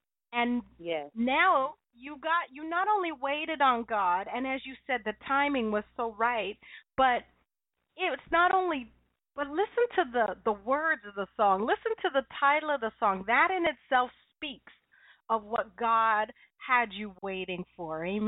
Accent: Windsor, Ontario, Canada; that it would even cross over the border to my hometown of Windsor.

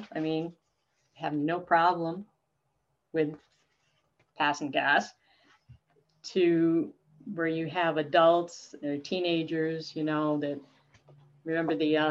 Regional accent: New York, United States; I grew up in New York State with six brothers. I was the only girl.

